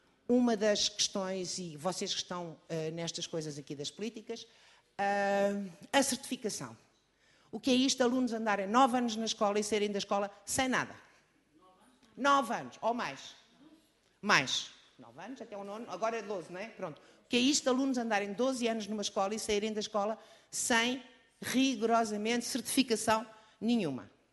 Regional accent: Algarve, Portugal; Eu venho do Algarve. No Algarve não temos CRIs.

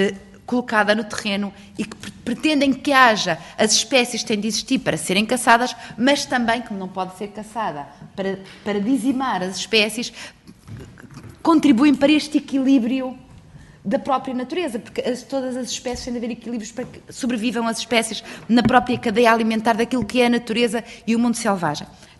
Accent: Arcos de Valdevez, Norte, Portugal; eu sou do distrito de Viana do Castelo, Arcos de Valdevez, 80% do território, Reserva Mundial da Biosfera.

